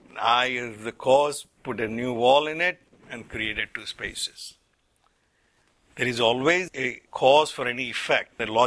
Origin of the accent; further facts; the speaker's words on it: India; Statistically, I'm an Indian.